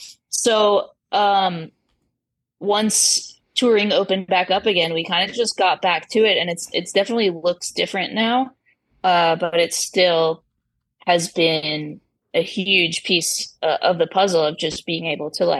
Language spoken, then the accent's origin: English; Woodland Hills, California, United States; Yeah, in Woodland Hills.